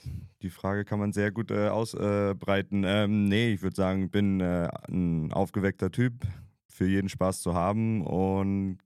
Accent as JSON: {"language": "German", "town": "Cologne", "region": "North Rhine-Westphalia", "country": "Germany", "said": "Ich bin ursprünglich aus Köln, meine ganze Familie, meine Eltern leben bei Köln"}